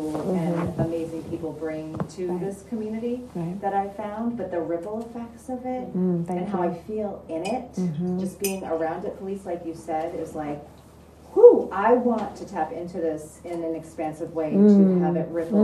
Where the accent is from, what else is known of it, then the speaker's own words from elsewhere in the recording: Boston, Massachusetts, United States; And I say it's like the valley because I'm from Boston.